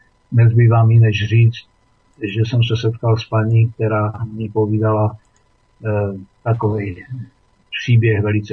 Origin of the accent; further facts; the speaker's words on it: Ostrava, Moravian-Silesian Region, Czechia; já jsem Ostravák